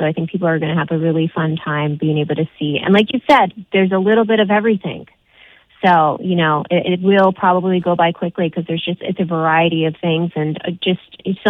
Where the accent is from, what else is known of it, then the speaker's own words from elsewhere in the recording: Hawaii, United States; I'm born and raised in Hawaii.